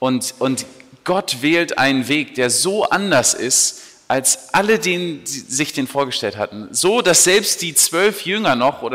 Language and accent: German; Berlin, Germany; now in London, United Kingdom; Als Berliner, der in London lebt, ist Mosbach jetzt nicht so die Erwartung vielleicht.